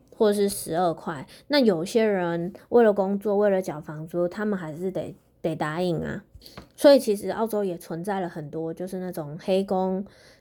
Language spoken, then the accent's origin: Chinese; Taipei, Taiwan; 我不知道是不是因为我是台北人的关系